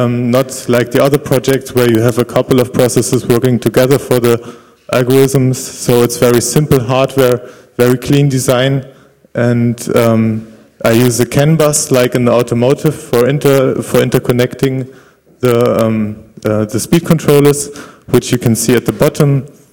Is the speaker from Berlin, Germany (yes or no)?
yes; Berlin, Germany; English is a second language; I'm from Berlin, Germany here.